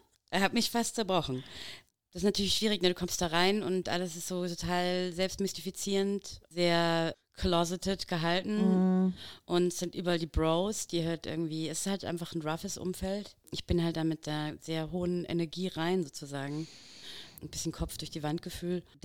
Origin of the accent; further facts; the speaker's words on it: Bavaria, Germany; Und ich bin ja auch im Dorf groß geworden in Bayern